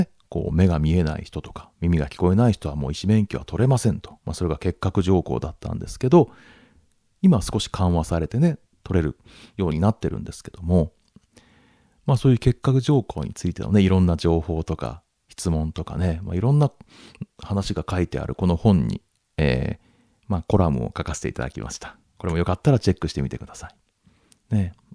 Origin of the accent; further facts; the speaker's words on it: Kure, Hiroshima, Japan; 僕が出身した小学校のシンボルです。 広島県呉市にありますね、呉市立五番町小学校、